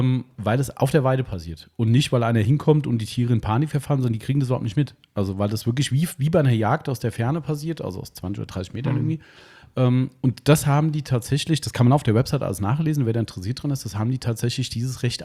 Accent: Hesse, Germany

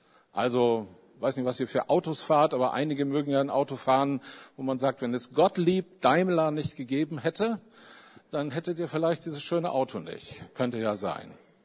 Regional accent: Mülheim, North Rhine-Westphalia, Germany; Ich komme aus Mülheim

